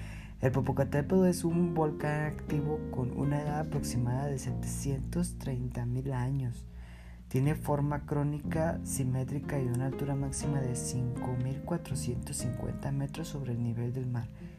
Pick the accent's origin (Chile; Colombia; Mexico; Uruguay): Mexico; Guadalajara, Jalisco; Pues nosotros que somos de Guadalajara, que estamos bastante alejados, bueno, relativamente alejados de estos cerros